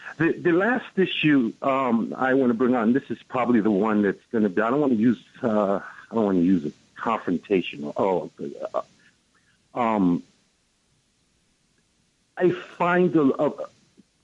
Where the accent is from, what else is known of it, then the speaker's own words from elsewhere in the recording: Brooklyn, New York, United States; from Brooklyn.